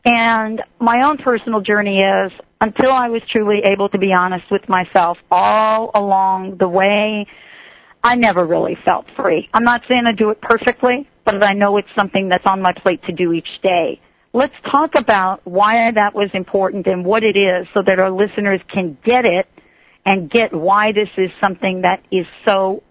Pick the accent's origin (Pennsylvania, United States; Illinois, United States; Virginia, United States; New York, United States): New York, United States; I'm from New York, so I like go to Macy's all the time.